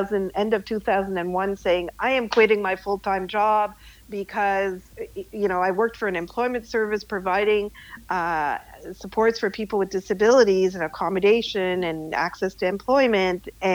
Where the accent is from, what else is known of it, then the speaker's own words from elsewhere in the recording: Canada; Well, yeah, absolutely. This is what I know. This is home. And growing up as a brown kid in, you know